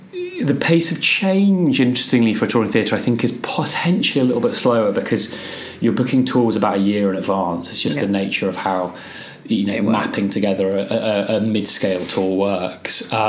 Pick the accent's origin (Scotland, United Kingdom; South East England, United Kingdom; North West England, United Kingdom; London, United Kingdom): Scotland, United Kingdom; moved away as an adult; now in England, United Kingdom; because my parents have English accents, I'd sort of had a slight English accent as a kid. Now I've obviously lost my Scottish accent.